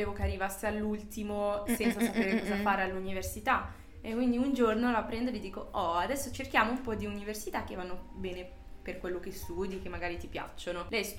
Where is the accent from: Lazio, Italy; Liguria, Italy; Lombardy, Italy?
Lombardy, Italy; Milan; sono di Milano anch'io.